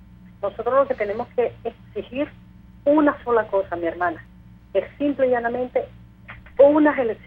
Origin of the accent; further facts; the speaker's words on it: Venezuela; yo le voy a decir algo como venezolana que soy